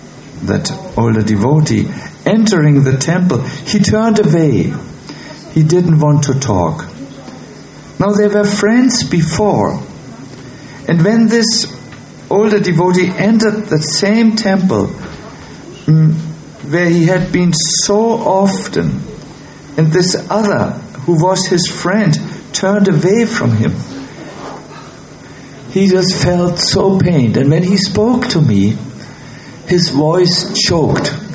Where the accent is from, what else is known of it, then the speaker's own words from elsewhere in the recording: Germany; English is a second language; We are from Germany, we are very mechanical.